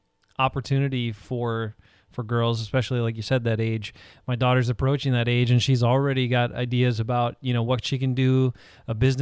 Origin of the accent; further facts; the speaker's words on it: Algoma, Wisconsin, United States; Actually, shout out to my hometown, Elgoma, Wisconsin, Von Steele Winery, oldest licensed winery in Wisconsin.